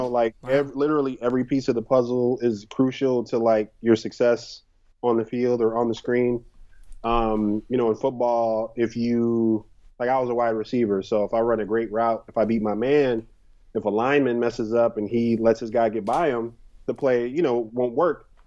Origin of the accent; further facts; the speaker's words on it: Chicago, Illinois, United States; I'm from Chicago, so I used to really root for the Bears.